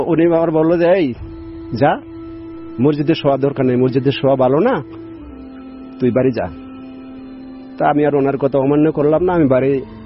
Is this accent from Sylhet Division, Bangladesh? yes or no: no; Fatullah, Dhaka Division, Bangladesh; আমি নারায়ণগঞ্জ ফতুল্লা থেকে আসছি।